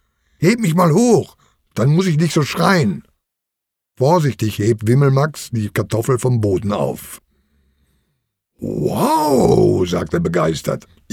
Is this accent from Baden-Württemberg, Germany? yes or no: no; Lower Saxony, Germany; Ich bin hier auf dem Hof in Niedersachsen aufgewachsen.